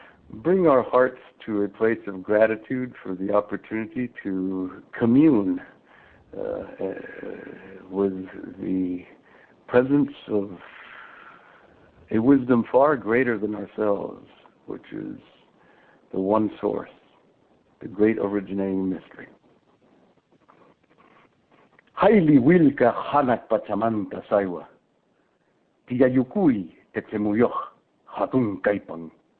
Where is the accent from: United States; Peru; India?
Peru; also born or lived in Lima / Pucallpa / Chiclayo; Born and raised in Peru. Born in the district of Lima called Lince.